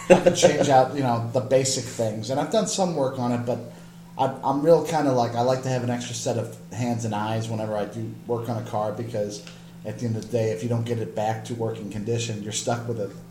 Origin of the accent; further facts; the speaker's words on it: Midwest, United States; I'm from the Midwest, so anything that's wrapped in a corn husk that isn't corn is kind of suspect